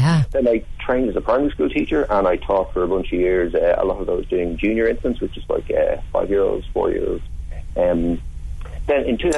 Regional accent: Dublin, Leinster, Ireland; I was brought up in Dublin, and my parents were involved in Dublin Christian Mission, caring for the needy of the city and their families. And I spent my summers in Kilkenny on the farm with grandparents and relatives, and in Carlow as well

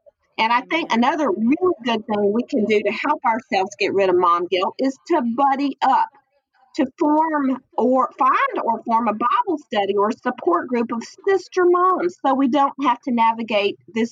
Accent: Florida, United States; I'm from Florida. We just wear flip-flops year-round, so I don't even know how to do layers.

